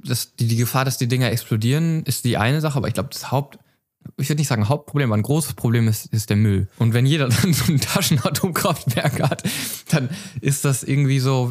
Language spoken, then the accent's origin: German; Lower Saxony, Germany; Wir kommen ja da aus der Nähe und waren da so ein bisschen bei den Protesten.